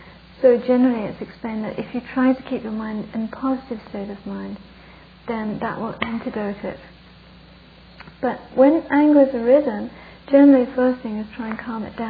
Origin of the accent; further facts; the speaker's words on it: England, United Kingdom; I think I'm English, so I was brought up to repress them.